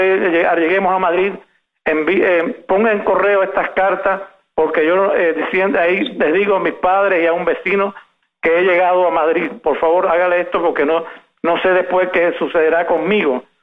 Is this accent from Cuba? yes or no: yes; Cuba; moved away; Y yo desde que salí de Cuba siempre tuve eso en mente, inclusive estando en Cuba ya hacía algunas cosas, a pesar de mi corta edad